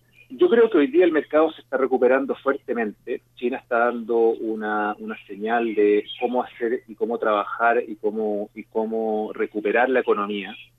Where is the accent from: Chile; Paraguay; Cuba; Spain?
Chile; para Chile, para el país de donde yo soy